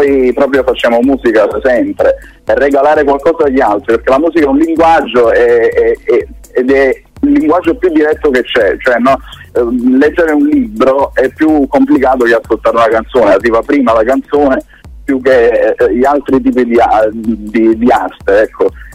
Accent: Naples, Campania, Italy; moved away as an adult; now in Milan, Italy; io sono di Napoli

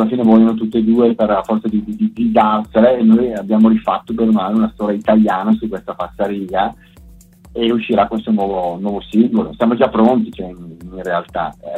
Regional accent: Brescia, Lombardy, Italy; ne abbiamo alcune qua nel Bresciano, perché noi siamo di Brescia

